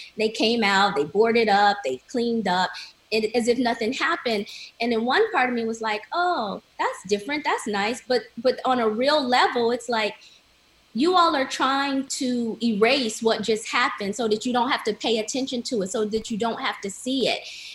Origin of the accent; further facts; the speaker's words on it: Detroit, Michigan, United States; moved away as an adult; now in Seattle, United States; I'm in Seattle right now. I'm from Detroit, but I moved to Seattle earlier part of this year.